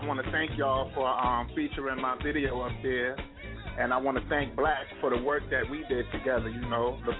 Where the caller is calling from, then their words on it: Charleston, United States; calling from Charleston.